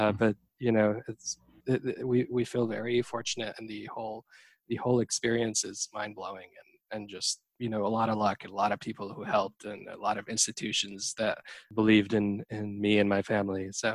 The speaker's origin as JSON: {"language": "English", "town": "Aleppo", "region": "Aleppo Governorate", "country": "Syria", "tie": "born or raised there", "said": "That was not very available where I grew up. And I grew up in Aleppo, Syria, before, you know, all the problems started."}